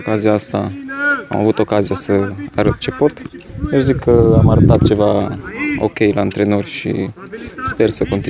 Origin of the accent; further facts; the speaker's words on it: Arad, Arad County, Romania; Și eu, cum sunt din Arad, am ales să fiu aproape de casă, de părinți, de familie